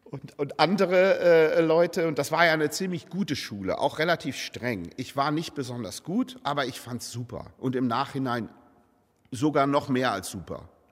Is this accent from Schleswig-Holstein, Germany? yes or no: yes; Ahrensburg, Schleswig-Holstein, Germany; Ich komme aus Ahrensburg. Also das ist nun wirklich eine Stadt, wo man echt behütet aufwächst.